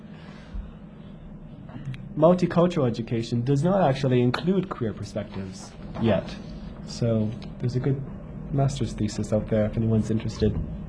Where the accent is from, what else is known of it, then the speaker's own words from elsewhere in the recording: Canada; this is something that's I ask as being a Canadian with Maltese and British roots, who am I?